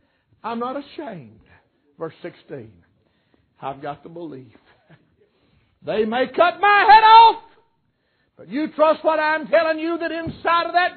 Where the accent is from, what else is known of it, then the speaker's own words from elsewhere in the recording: North Carolina, United States; I was raised here in West North Carolina.